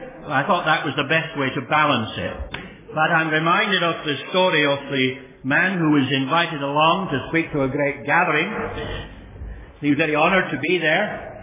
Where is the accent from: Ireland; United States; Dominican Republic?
Ireland; now in Australia; being an Irishman, I appreciate that very much. But one of the things that happened when I came to Australia, I became friendly with an old gentleman.